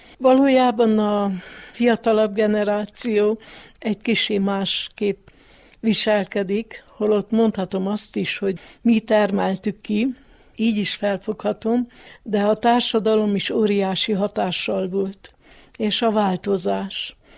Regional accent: Joseni, Harghita, Romania; Gyergyó alfaluban születtem, itt is lakom, itt is dolgoztam

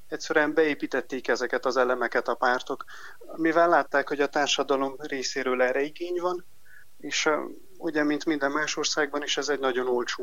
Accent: Transylvania, Romania; erdélyi magyarként

